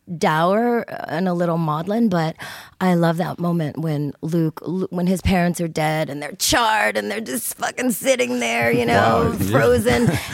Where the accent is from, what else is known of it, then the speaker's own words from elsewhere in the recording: Saskatchewan, Canada; also born or lived in Encino, United States; in Encino, California. And then, right away, I think at the maybe 6 or 7 months, my parents dropped out of society and moved to Saskatchewan. And I was raised on an Indian reservation with the Plains Cree Indians.